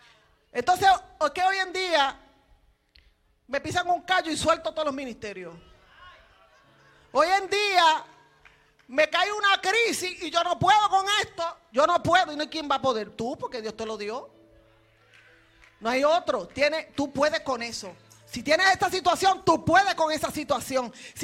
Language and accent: Spanish; Puerto Rico; yo soy mitad y mitad. No, que mi esposo es dominicano y yo soy puertorriqueña.